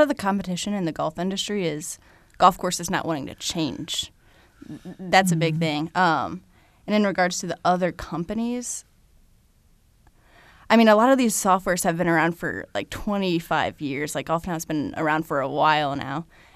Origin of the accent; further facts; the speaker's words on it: Carmel, Indiana, United States; where I do have connections in my hometown of Carmel, Westfield, Indiana